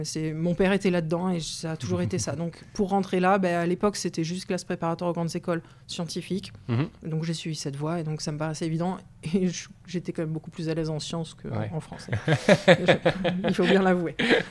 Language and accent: French; Bordeaux, Nouvelle-Aquitaine, France; Moi, je suis de Bordeaux.